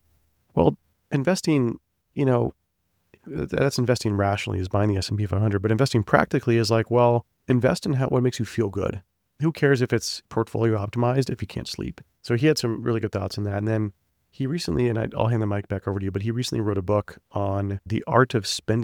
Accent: Texas, United States; this is what was weird as a Texan coming into tech

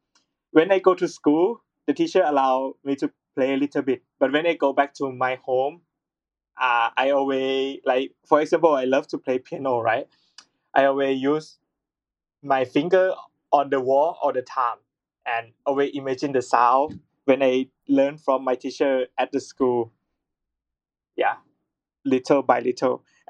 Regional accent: Thailand; English is a second language; I'm from Thailand, and I'm a theology student.

